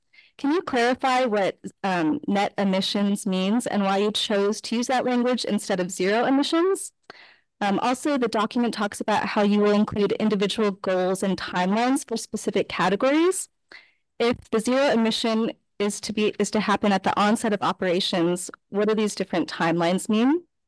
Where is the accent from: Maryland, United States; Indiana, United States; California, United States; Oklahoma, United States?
California, United States; Arcata; I'm from Arcata.